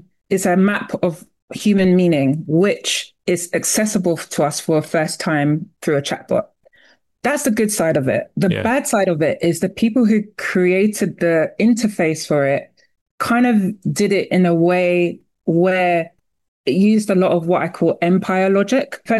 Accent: Nigeria; I come from Nigeria

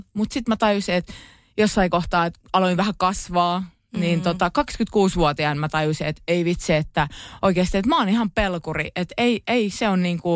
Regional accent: Pori, Satakunta, Finland; hei, mä oon muuten Porista.

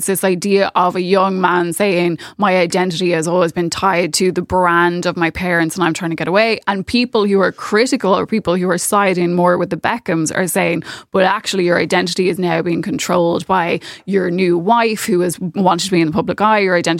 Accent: Ireland; And as Irish people, I've done features on this. Irish people have a very complicated relationship with family and with estrangement.

